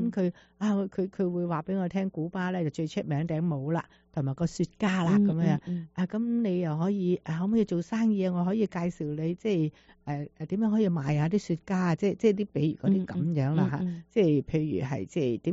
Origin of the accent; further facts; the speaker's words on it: China; 我哋中國人咳咧，我就識得分嘅。